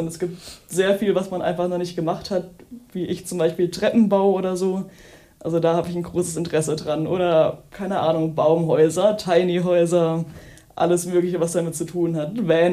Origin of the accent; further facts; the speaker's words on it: Bingen am Rhein, Rhineland-Palatinate, Germany; Ich komme aus der Nähe von Bingen am Rhein. Das ist so zwischen Mainz und Koblenz.